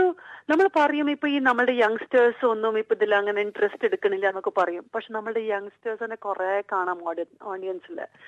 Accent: Kerala, India; ഞാനൊരു മലയാളിയായിട്ട് നമ്മളുടെ നാടൻ കലേനെ നമ്മൾ എൻകറേജ് ചെയ്തില്ലെങ്കിൽ പിന്നെ ആര് ചെയ്യും?

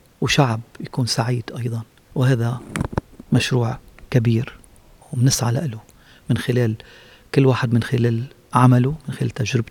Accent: Lebanon; Arabic is a second language; أنا كوني نشأت في لبنان وكنا ندرس العربي وندرس الفرنسي، يعني أتقنت اللغة الفرنسية

